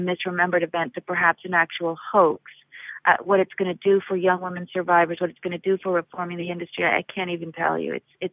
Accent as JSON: {"language": "English", "town": "Berkeley", "region": "California", "country": "United States", "tie": "born or raised there", "said": "I grew up in Berkeley college campus"}